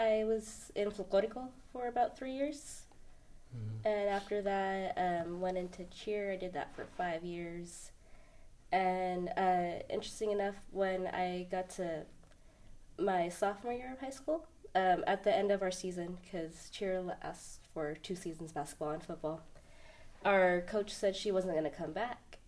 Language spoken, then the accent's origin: English; California, United States; also born or lived in Merced; I was born in Merced and raised in Planalto, California.